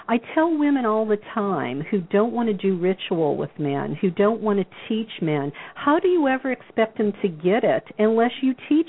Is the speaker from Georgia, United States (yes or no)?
no; New Orleans, Louisiana, United States; I came from the Bible Belt of New Orleans and look where I am.